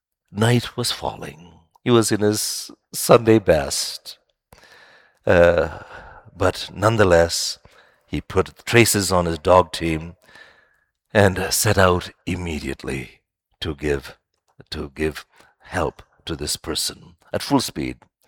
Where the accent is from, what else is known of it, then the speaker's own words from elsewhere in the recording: Ghana; I remember as a kid growing up in Ghana, as a teenager